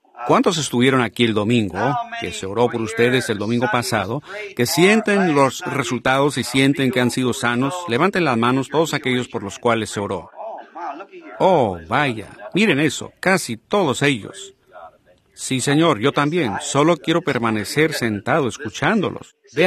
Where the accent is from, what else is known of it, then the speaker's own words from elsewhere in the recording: New York, United States; Del estado de Nueva York.